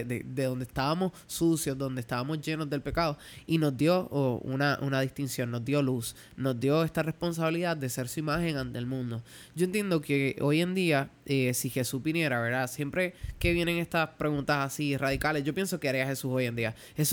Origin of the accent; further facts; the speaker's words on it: Santa Isabel, Puerto Rico; Aquí en Santa Isabel, por ejemplo, en mi pueblo, han roto cristales de carro